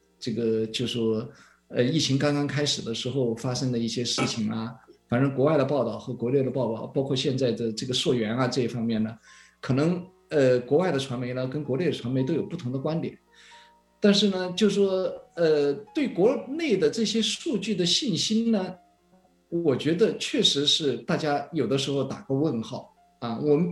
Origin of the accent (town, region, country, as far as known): China; born or raised there; now in United States